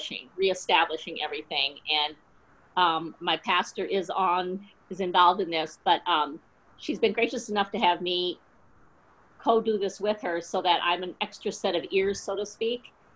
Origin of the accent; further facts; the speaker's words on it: Alexandria, Minnesota, United States; Okay, I'm from Alexandria, Minnesota, and I'm in the church House of Prayer